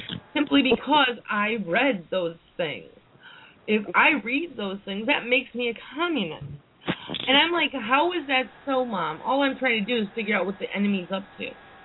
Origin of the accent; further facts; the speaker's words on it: Wisconsin, United States; I'm from Wisconsin. I was born and bred in Wisconsin.